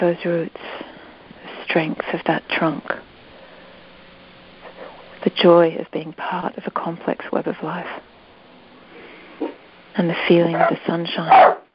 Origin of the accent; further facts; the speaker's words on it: Australia; And I can't personally, as an Australian person